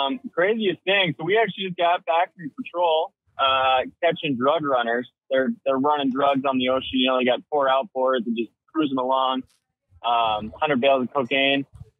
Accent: Midwest, United States; hey, I'm from the Midwest. I'm not from around here.

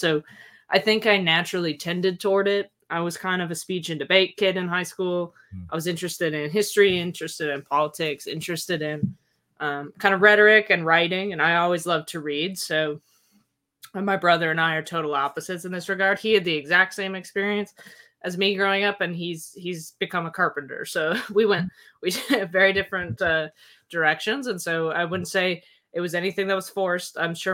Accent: Colorado, United States; I was born and raised in Colorado, near Boulder, Colorado. So grew up in the West, consider myself a Westerner, love the mountains.

